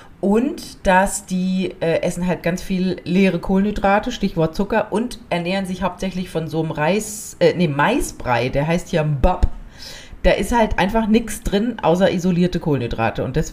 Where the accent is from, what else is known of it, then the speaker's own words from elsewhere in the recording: Baden-Württemberg, Germany; als Schwäbin